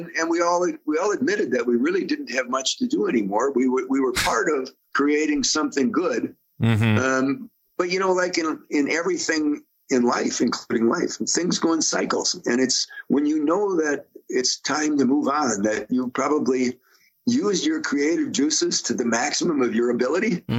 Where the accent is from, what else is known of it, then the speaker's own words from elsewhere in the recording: Wausau, Wisconsin, United States; because we're from Wausau.